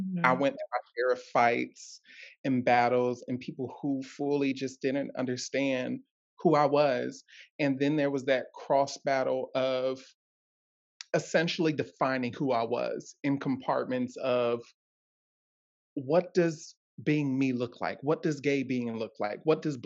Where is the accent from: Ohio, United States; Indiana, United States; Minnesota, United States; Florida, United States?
Ohio, United States; Actually, I'm from Ohio.